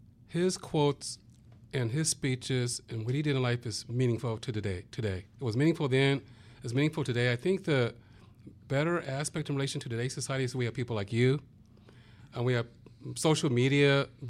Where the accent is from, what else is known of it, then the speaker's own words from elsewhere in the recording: San Diego, California, United States; I grew up in San Diego, but San Diego did have the nickname the Mississippi of the West Coast